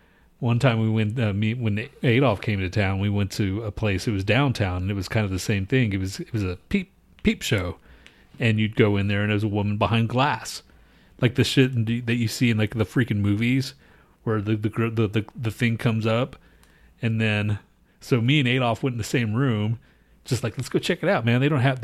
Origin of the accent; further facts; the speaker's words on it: Houston, Texas, United States; so yeah, we're from Houston. We don't see anything like this.